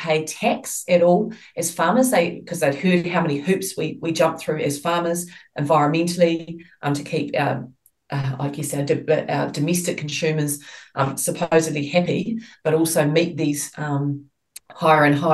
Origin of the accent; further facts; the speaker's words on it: New Zealand; all those normal things that you stand and wait as a Kiwi.